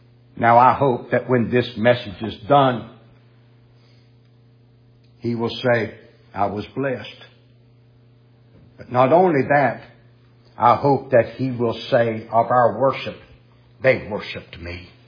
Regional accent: Appalachia, United States; I was raised in Appalachia. I recall hearing some people, mountain people, had a song years ago they would sing.

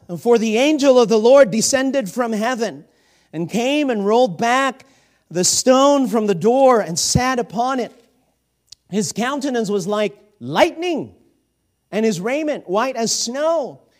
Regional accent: Philippines; Growing up in the Philippines, and attending church there under whose ministry I grew up and got saved, Pastor Rumio Kube.

